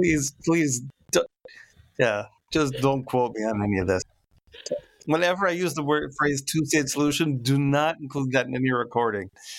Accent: United States; as an American, I will definitely, I studied in Quebec City for a summer

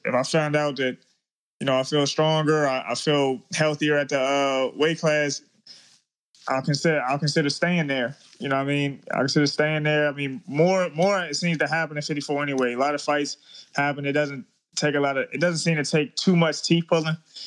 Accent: Maryland, United States; So we went on to just fight at our home, at my hometown in Maryland.

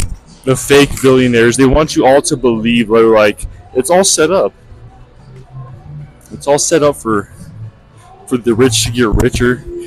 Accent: Colorado, United States; I'm from Colorado. There's national parks all over.

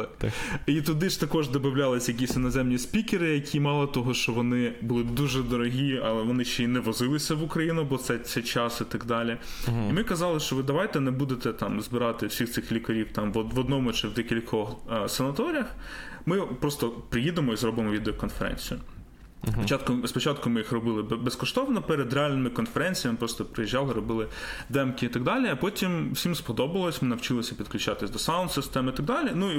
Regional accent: Kyiv, Ukraine; Я насправді киянин

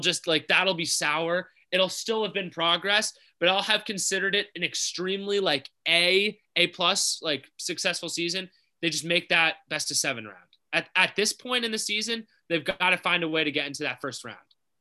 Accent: New Jersey, United States; if you're from Jersey, it's different. And I'm from Jersey.

